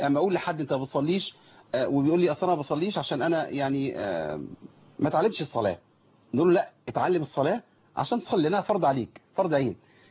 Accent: Mit Abu al-Kom, Monufia Governorate, Egypt; بقرية ميت أبو الكوم بمحافظة المنوفية. دي قريتي

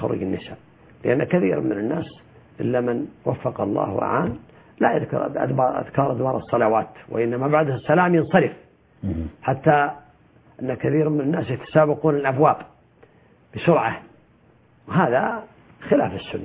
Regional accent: Saudi Arabia; كما هو عندنا في المملكة العربية السعودية

